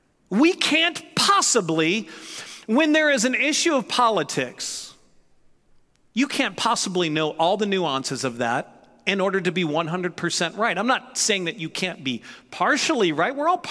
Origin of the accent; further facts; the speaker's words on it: St. Louis, Missouri, United States; now in California, United States; I grew up in St. Louis, and my accent has virtually disappeared because I've lived in California as long as really I've lived growing up in St. Louis.